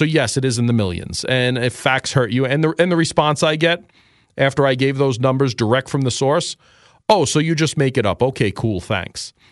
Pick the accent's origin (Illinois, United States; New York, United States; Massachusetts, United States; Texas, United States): New York, United States; New York City; I lived in New York City once upon a time. I was born and raised in New York, but this is home for me.